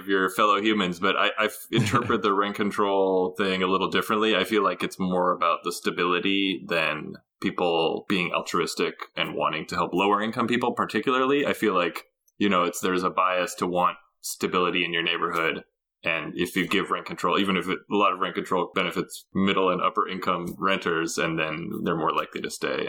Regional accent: Los Angeles, California, United States; But I was kind of surprised for my hometown of Los Angeles, California, the project size effect was actually pretty small.

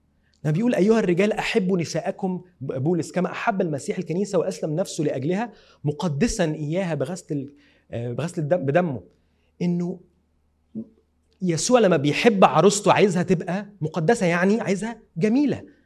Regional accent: Egypt; ويمكن ابسط قوي على اذننا حتى كمصريين

